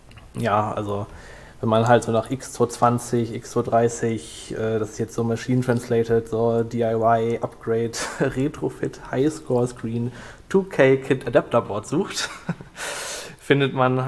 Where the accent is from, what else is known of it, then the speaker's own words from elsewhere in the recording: Hamburg, Germany; ich komme aus Hamburg und das hier ist mein erstes Chaos-Event